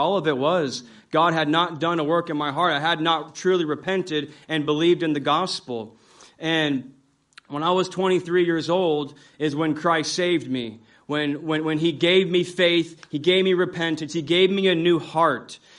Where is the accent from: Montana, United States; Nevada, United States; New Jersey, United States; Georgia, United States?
Nevada, United States; Las Vegas; I grew up in Las Vegas, born and raised out there. I grew up in a family that went to church. We went to an evangelical Protestant church.